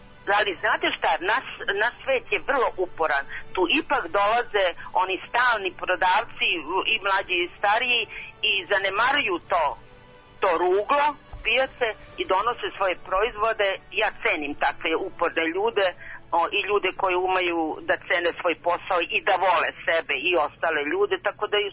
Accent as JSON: {"language": "Serbian", "region": "Belgrade", "country": "Serbia", "tie": "born or raised there", "said": "Pa ja sam sa Voždovca dok nas nisu ekspedovali"}